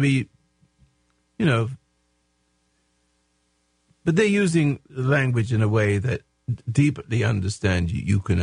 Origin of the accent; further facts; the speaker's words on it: England, United Kingdom; Because I come from England, and the upper crust, they speak a special kind of English that gets under your skin.